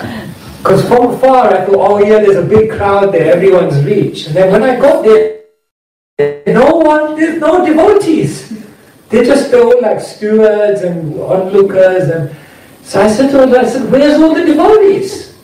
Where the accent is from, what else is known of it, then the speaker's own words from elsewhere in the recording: Wembley, London, United Kingdom; And I'm from Wembley. So what happened, one is coming up to Diwali, and the devotees said, there's a big, you know, Diwali parade in Wembley, they do it along the E Road. And I was like, I definitely got to dodge that one. That's like my hometown.